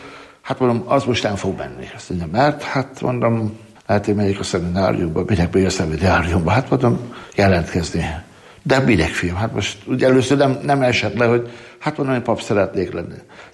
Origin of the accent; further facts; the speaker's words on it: Borsod-Abaúj-Zemplén, Hungary; Miskolcvárló Halsányból származom, egy 3000 lelkes településről, vegyes hallású település, mert kétharmada katolikus, egyharmada református, akkor nem volt óvoda. Tehát én nagyszülőknél nőttem fel tulajdonképpen.